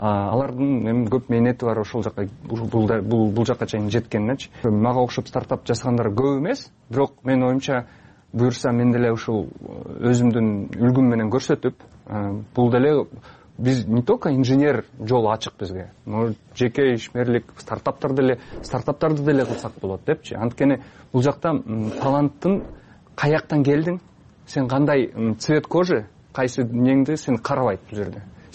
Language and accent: Kyrgyz; Osh, Osh Region, Kyrgyzstan; born or raised there; moved away